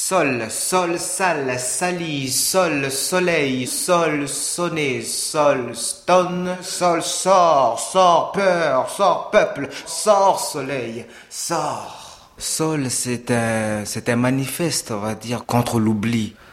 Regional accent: Lifou, New Caledonia, France; je viens de l'île de Lifou en Nouvelle-Calédonie, un petit caillou séché par le soleil

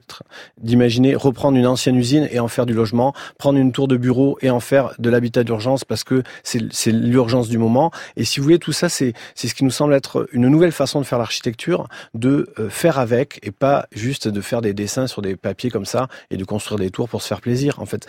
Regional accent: Villefranche-de-Rouergue, Occitanie, France; Moi, je viens d'Aveyron et de Villefranche-de-Rouergue

